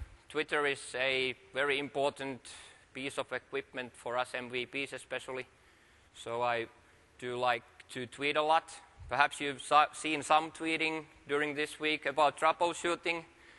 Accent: Finland; I'm from Finland.

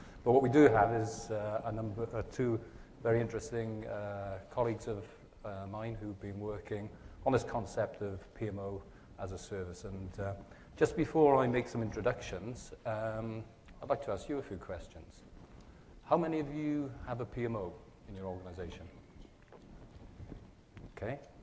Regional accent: Wales, United Kingdom; accent: South Wales; if you're wondering where my slightly strange accent comes from, it comes from the valleys of South Wales in the United Kingdom.

